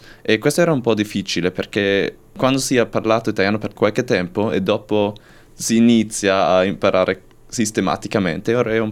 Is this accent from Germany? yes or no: yes; Germany; Italian is a second language; sono tedesco, quindi per me è un po' più facile sentire la differenza